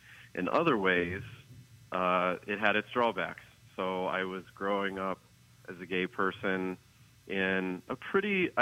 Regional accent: Pisgah, West Virginia, United States; also born or lived in Morgantown; So I'm a lifelong West Virginian. I was born in Morgantown and grew up just a few miles up the road in the little unincorporated community of Pisgah, spelled P-I-S-G-A-H.

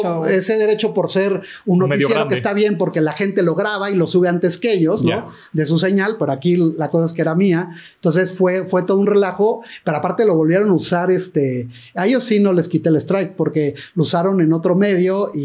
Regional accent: Mexico; soy el único mexicano de drones ahí.

